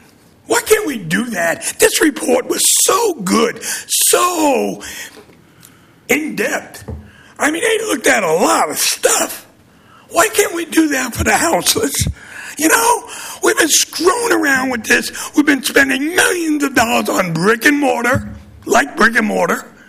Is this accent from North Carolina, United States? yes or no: no; New York, United States; I grew up in Brooklyn, New York, in Bedford-Stuyvesant.